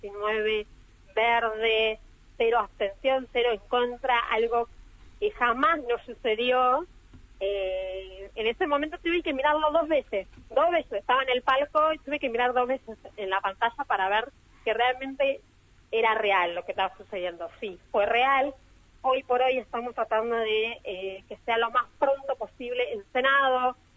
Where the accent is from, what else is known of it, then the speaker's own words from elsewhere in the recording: Entre Ríos, Argentina; now in La Plata, Argentina; Yo soy de Entre Ríos, pero vivo en La Plata.